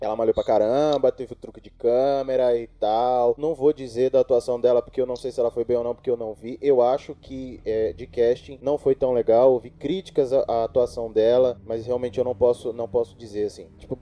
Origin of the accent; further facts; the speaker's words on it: Brazil; Porque eu sou brasileiro. Não desisto nunca.